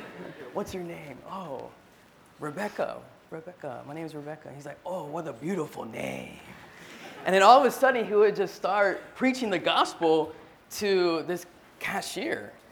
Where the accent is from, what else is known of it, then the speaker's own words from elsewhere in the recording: Florida, United States; also born or lived in Long Beach; now in Boston, United States; I was born in born in Long Beach, California, raised in Florida, and now I live in Boston, and I serve full-time in Boston.